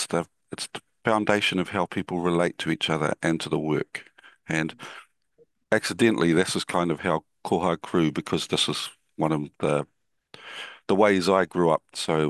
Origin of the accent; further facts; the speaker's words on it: Northland, New Zealand; now in Wellington, New Zealand; I am from Aotearoa, New Zealand. I was born in the far north and I live in the capital city, Wellington, and now.